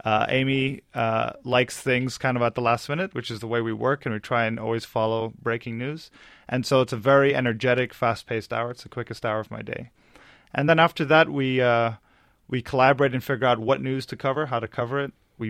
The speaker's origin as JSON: {"language": "English", "country": "Egypt", "tie": "born or raised there", "said": "Now, I grew up in Egypt, and I go there every year."}